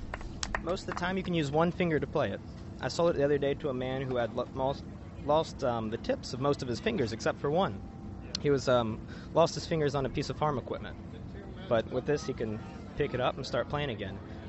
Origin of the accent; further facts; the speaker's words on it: North Carolina, United States; I'm from North Carolina